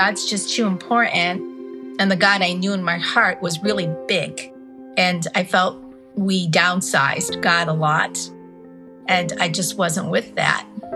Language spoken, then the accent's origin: English; Dearborn, Michigan, United States; Actually, growing up in the Dearborn area was probably one of the things that most shaped life, because you had immigrants that Ford was bringing from all over the world. So I grew up in this very multi-ethnic, amazing community